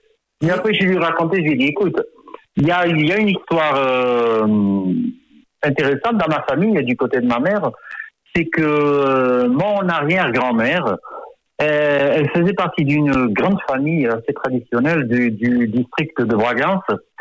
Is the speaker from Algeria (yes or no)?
no; Bordeaux, Nouvelle-Aquitaine, France; Ils se sont mariés à Bordeaux et je suis né à Bordeaux. Donc j'ai grandi avec cette double culture, la France où on vivait bien sûr, le berceau. Et puis le Portugal